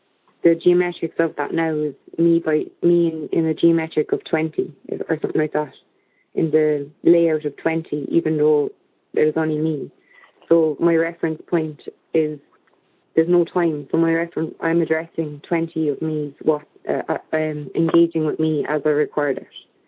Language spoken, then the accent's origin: English; Ireland; I'm from Ireland. I wouldn't have a clue about this.